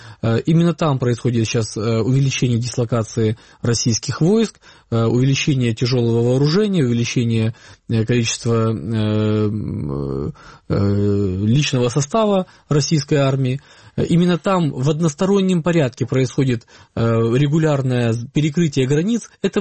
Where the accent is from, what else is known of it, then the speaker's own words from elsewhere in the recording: Armyansk, Crimea, Ukraine; Я сам родом из Армянской, и для меня это огромнейшая там проблема, даже личная. Там у меня живет много родственников, много моих близких друзей.